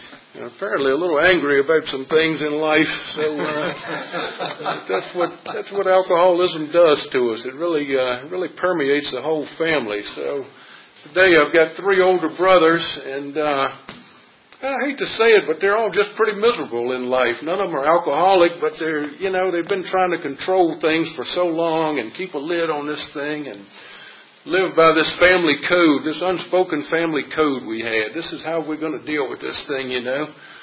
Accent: Virginia, United States; I grew up in Lunenburg County, which is a farming area. Our nearest neighbors were about a half mile in each direction. And we raised tobacco and acres of gardens

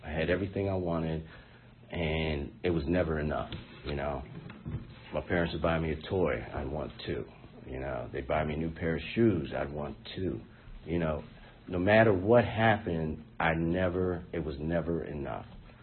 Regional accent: Silver Spring, Maryland, United States; I grew up in Silver Spring, Maryland.

